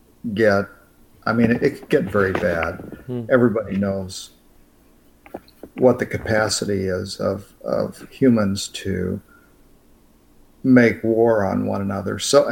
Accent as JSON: {"language": "English", "country": "United States", "said": "And I'm an American. I became a young adult when the Vietnam War was just really ramping up."}